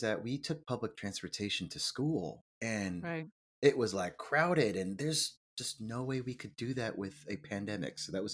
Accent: United States; I'm Korean American.

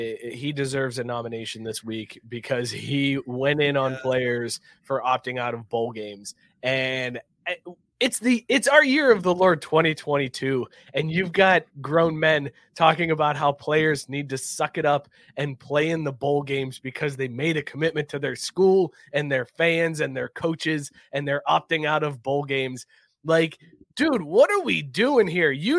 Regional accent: Ireland; I'm Irish

